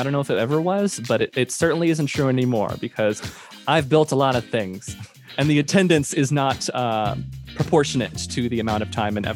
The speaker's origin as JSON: {"language": "English", "region": "Oklahoma", "country": "United States", "said": "I moved here in 2004 from Oklahoma."}